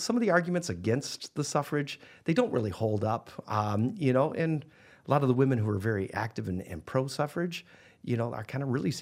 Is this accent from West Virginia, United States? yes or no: no; New York, United States; I grew up in Western New York, which at the time was the hotbed.